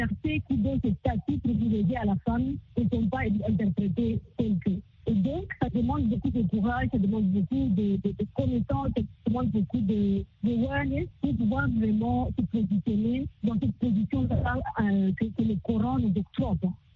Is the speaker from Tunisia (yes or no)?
no; Rwanda; mes droits en tant que Rwandais, mais aussi à mes droits en tant que femme musulmane.